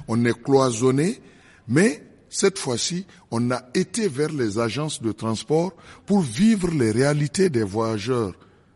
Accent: Niamey, Niger; Moi, je suis de Niamey.

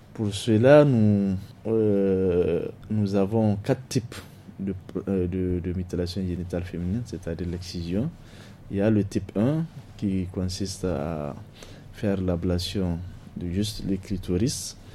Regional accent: Niger; Heureusement, chez nous au Niger, on ne pratique pas ça.

